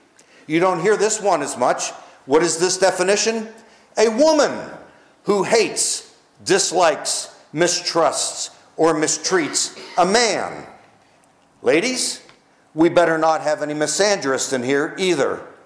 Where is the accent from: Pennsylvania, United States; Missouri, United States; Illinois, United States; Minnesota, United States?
Pennsylvania, United States; Pittsburgh; Well, sorry, I'm from Pittsburgh and I'm staying.